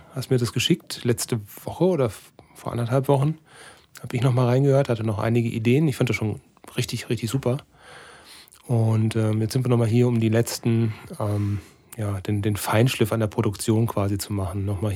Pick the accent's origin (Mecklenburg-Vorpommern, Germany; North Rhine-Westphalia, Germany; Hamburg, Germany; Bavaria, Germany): North Rhine-Westphalia, Germany; Als Sauerländer in der Großstadt, das ist bestimmt nicht so einfach.